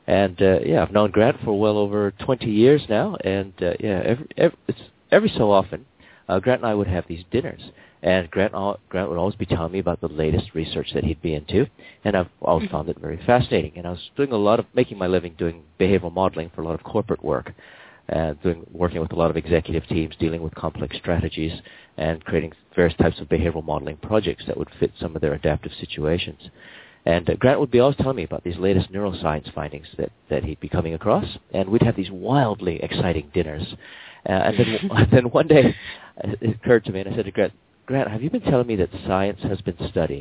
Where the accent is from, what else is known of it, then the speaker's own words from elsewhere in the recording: Hawaii, United States; now in Australia; I was born and raised in Hawaii, but I live in Australia now.